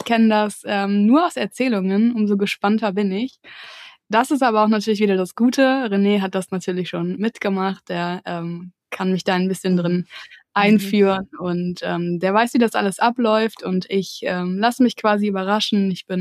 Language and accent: German; Lower Saxony, Germany; now in Wangerooge, Germany; Wir kommen aus der Nähe von Hannover.